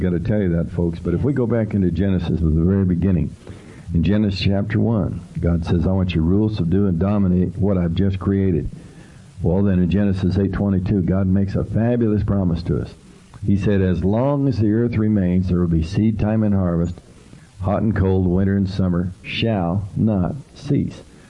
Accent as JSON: {"language": "English", "town": "Durango", "region": "Colorado", "country": "United States", "tie": "born there", "said": "I was born in Durango, Colorado, not very far from the cliff dwellers."}